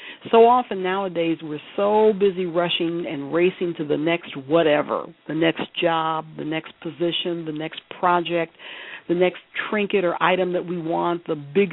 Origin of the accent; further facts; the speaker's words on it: Detroit, Michigan, United States; I'm from Detroit and Windsor, Canada is right across the border, and I love the … the national anthem for Canada, because I grew up with it.